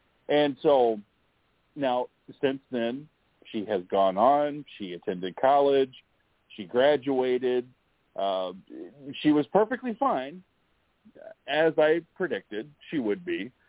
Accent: Missouri, United States; I grew up in Missouri.

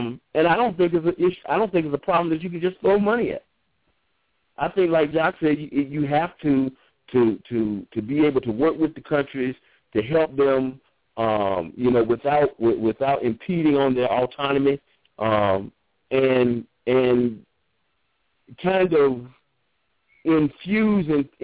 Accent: United States; as an American people, as a people, we should find a way to help these people.

